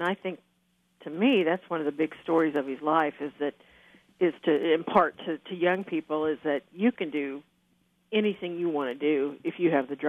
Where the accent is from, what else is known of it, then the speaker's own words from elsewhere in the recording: Fort Scott, Kansas, United States; Well, I grew up in Fort Scott, too, so I think I first became aware of Gordon.